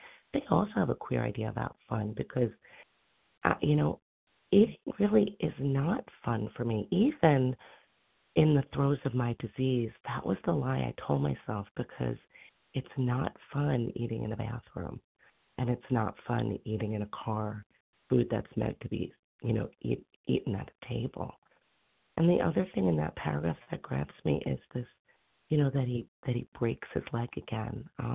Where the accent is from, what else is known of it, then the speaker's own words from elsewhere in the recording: New York, United States; I'm from New York, but I've been vacationing. I'm down at the Jersey Shore